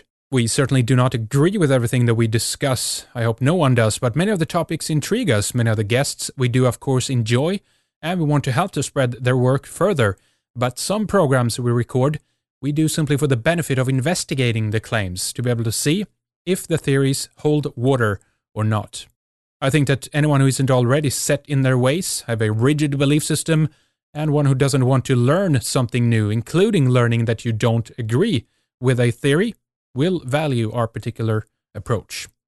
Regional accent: Sweden; from Sweden, Scandinavia, once the land of the Goths.

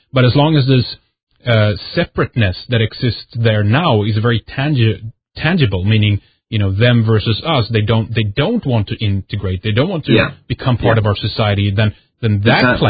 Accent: Sweden; born or raised there

